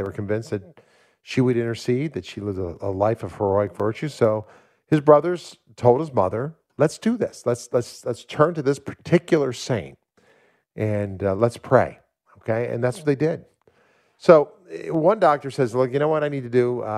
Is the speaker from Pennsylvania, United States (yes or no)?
yes; Philadelphia, Pennsylvania, United States; her ministry was carried out in my hometown of Philadelphia.